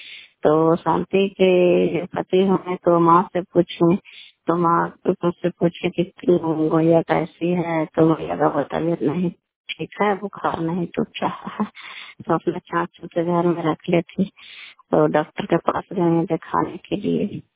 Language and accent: Hindi; Bihar, India; घर कल्याणपुर वाली बेलची पंचायत पटखन चंडी जिला लंदा का निवासी हूँ।